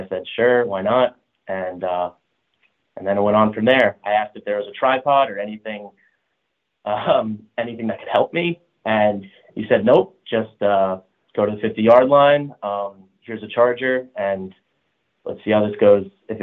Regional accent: Long Island, New York, United States; I'm from Long Island, New York

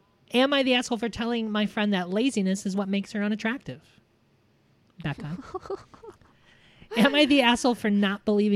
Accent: Midwest, United States; But every now and then, because I'm from the Midwest, I need garbage food.

